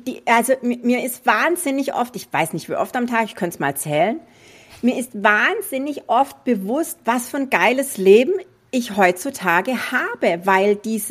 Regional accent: Swabia, Germany; Also für alle, die es noch nicht gehört haben, ich bin Schwäbin.

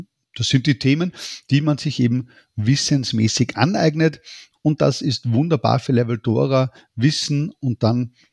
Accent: Austria; Ich sage immer, humorvoll als Österreicher, ich kenne praktisch kein Unternehmen, das sagt, oh, wir haben keine Projekte.

